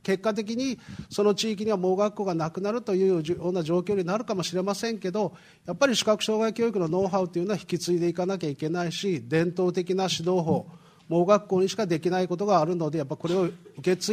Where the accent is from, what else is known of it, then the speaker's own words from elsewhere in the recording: Kitakyushu, Fukuoka, Japan; 私は北九州から来ました。